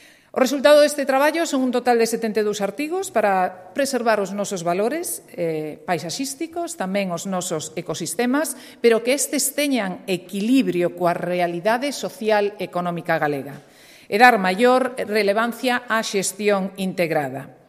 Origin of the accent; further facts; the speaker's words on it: Galicia, Spain; somos os galegos.